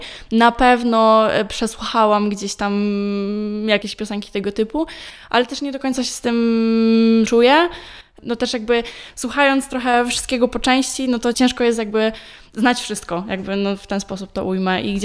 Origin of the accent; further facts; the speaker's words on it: Świętokrzyskie Voivodeship, Poland; w ogóle nie jestem stąd, przyszłam tutaj dopiero na studia magisterskie, które zaczęłam w tym roku. Pochodzę ze województwa świętokrzyskiego.